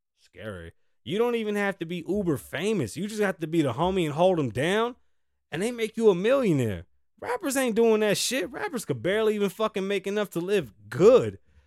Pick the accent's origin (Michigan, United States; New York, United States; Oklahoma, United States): New York, United States; Bronx; Oh yeah, ghetto, bro, I'm from the Bronx.